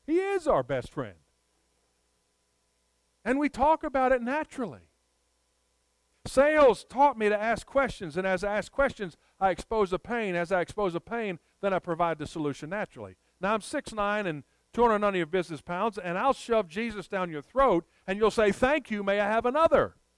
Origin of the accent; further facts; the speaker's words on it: Raleigh, North Carolina, United States; now in Lebanon, United States; We come from Raleigh, North Carolina, to Lebanon, Virginia.